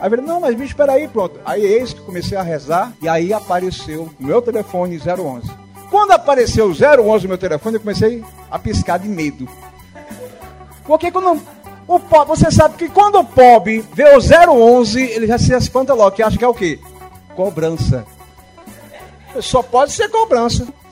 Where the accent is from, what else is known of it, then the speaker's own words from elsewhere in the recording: Serraria, Paraíba, Brazil; eu sou de Serraria. Serraria Brejo Paraibano. É lá na Paraíba, sabe? Um negocinho, uma cidadezinha pequenininha.